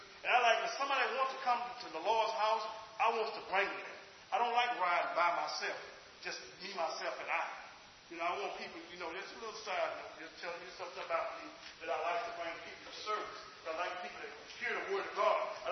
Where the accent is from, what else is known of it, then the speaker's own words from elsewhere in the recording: Louisiana, United States; I come from the South. So from Louisiana, we have crawfish.